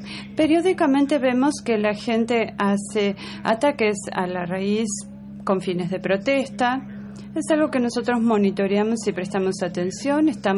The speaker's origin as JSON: {"language": "Spanish", "country": "Kenya", "said": "soy becario de Kenia."}